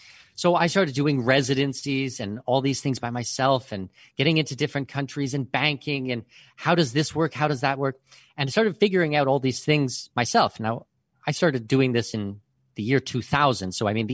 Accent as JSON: {"language": "English", "region": "Ontario", "country": "Canada", "tie": "born there", "said": "Yeah, so I'm born in southwestern Ontario. I'm Canadian."}